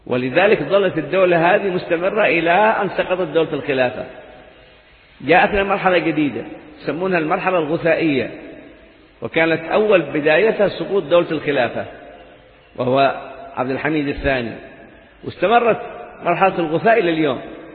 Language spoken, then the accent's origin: Arabic; Hadramawt, Yemen; أني صاحب من حضرموت وداعي ومعلم